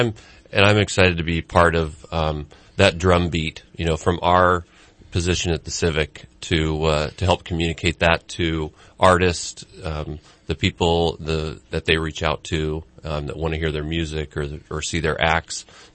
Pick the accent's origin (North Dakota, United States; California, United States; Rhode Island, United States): California, United States; Chico; Before that, I'm from Chico. I was born and raised in Chico, went to Chico State.